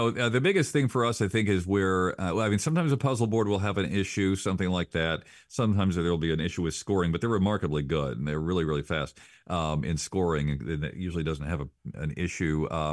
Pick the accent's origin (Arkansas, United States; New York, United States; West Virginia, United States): West Virginia, United States; Huntington; And he went to my high school, Huntington High School in West Virginia. So he's from my hometown, which is neat too.